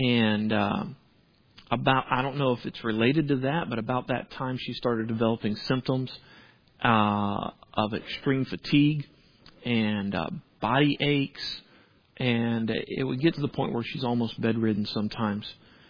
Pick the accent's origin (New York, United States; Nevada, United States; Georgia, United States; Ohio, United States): Georgia, United States; Columbus; I grew up in Columbus, Georgia, right next to Fort Benning military base.